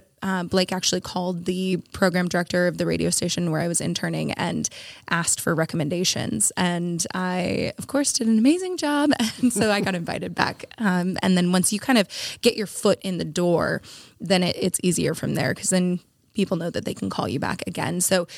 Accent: Seattle, Washington, United States; now in Nashville, United States; So like you said, I'm from Seattle and I have always wanted to be a country singer-songwriter.

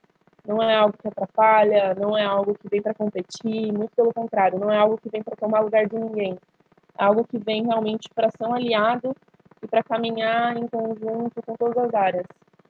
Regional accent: São Paulo, Brazil; Venho do interior de São Paulo e iniciei meu trabalho aqui na capital já voltado para essa área.

